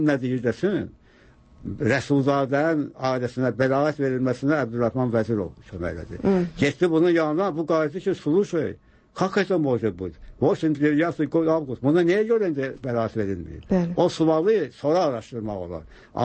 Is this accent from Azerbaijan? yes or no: yes; Bülbülə, Baku, Azerbaijan; mən bülbüləli balasıyam. Bakıdan gəlmişəm, səni axtarıram.